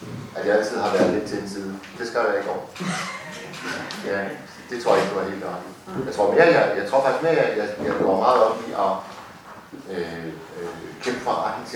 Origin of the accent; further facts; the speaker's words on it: Hirtshals, North Denmark Region, Denmark; det er jo det fine ved Hirtshals, hvor jeg kommer fra